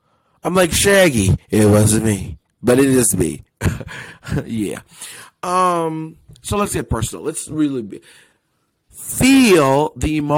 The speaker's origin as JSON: {"language": "English", "country": "Jamaica", "said": "Well, thank you. I am light-skinned and I am Jamaican, by the way. Shout out to Jamaica."}